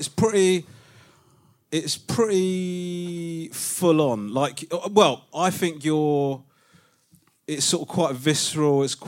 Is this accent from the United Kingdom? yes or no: yes; Crawley, South East England, United Kingdom; I'm from Crawley, mate, so I know exactly what you're talking about.